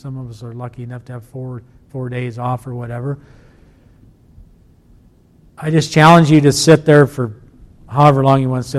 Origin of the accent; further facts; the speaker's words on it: United States; And me as a human being, I often wonder as an American, if I was sitting around a campfire on the 4th of July night